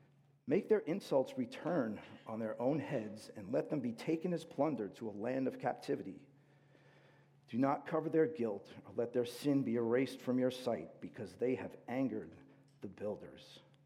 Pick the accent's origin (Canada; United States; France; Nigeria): United States; New Jersey; but let's face it, we are from New Jersey.